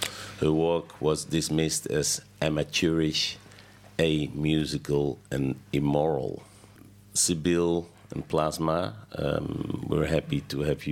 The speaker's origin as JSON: {"language": "English", "town": "Rotterdam", "region": "South Holland", "country": "Netherlands", "tie": "born or raised there", "second_language": "English", "said": "forgotten composers from our hometown, Rotterdam, in Holland."}